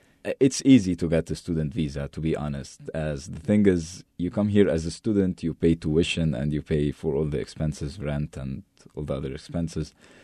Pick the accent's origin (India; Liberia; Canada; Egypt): Egypt; Cairo, Cairo Governorate; moved away as an adult; now in San Francisco, United States; I live in San Francisco. I'm from Egypt, from Cairo, born and raised there.